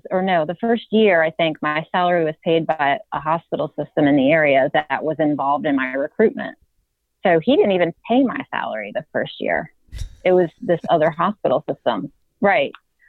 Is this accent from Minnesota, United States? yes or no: no; Virginia, United States; But then I spoke to some friends of mine who are attorneys in Virginia, and I'm from Virginia